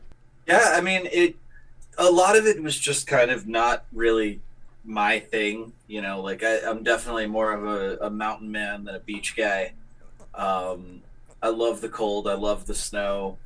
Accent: Florida, United States; Yeah, so I'm from South Florida originally.

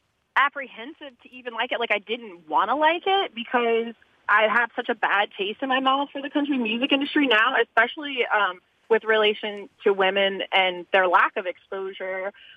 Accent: the South, United States; I've been listening to country my entire life. I'm from the South.

